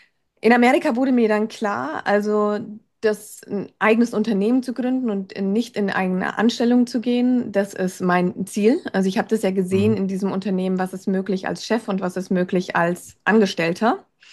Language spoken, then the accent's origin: German; Würzburg, Bavaria, Germany; now in Berlin, Germany; bin dann ausgewandert nach Berlin. Ja, als Würzburger ist das dann schon